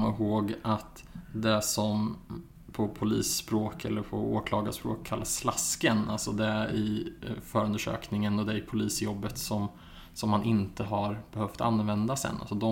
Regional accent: Motala, Östergötland, Sweden; jag växte upp i Motala som ligger ett par mil ifrån Linköping och jag var 17 år gammal när det här hände.

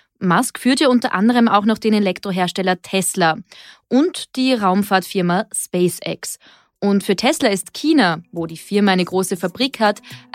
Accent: Austria; der Stellenwert in Amerika von Twitter ist ja auch vor allem ganz anders als bei uns in Österreich, oder?

